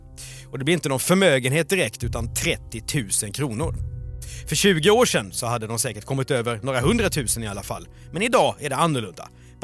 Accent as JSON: {"language": "Swedish", "region": "Skåne", "country": "Sweden", "accent": "Scanian", "said": "Min skånska får, ändå, ja, får du ändå ge mig att, ja, vi får in Skåne här i avsnittet."}